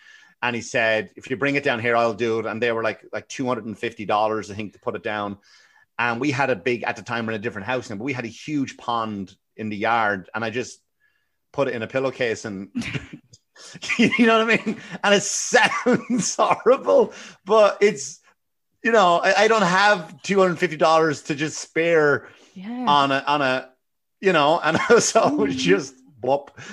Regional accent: Ireland; I remember even growing up in Ireland

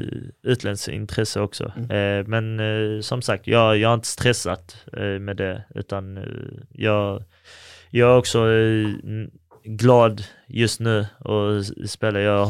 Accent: Skåne, Sweden; alltså de flesta har ju kommit också från där jag kommer ifrån, området Närlunda.

